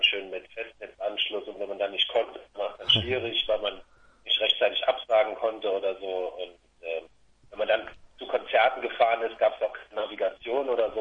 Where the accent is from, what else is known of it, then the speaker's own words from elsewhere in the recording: Rhineland-Palatinate, Germany; weil wir kommen ja aus der Eifel mit dem Nummernschild DIT für Bitburg.